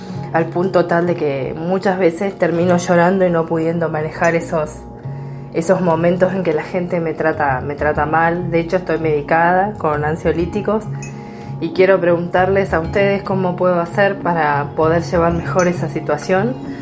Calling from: Argentina; soy de Argentina y quería hacerles una pregunta.

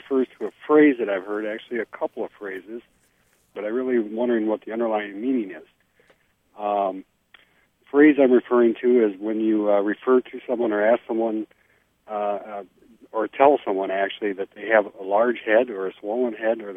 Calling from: Linden, Wisconsin, United States; I am calling from Linden, Wisconsin today.

